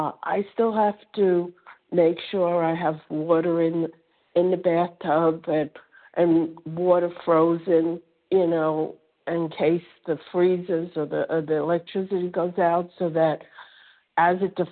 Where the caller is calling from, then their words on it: Florida, United States; from Florida.